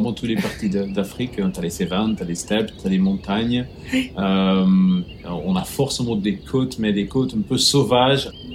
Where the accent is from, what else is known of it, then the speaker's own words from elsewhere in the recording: Belgium; je suis de la Belgique où on est censé être bi ou trilingue. Mais bon, je ne l'étais pas trop.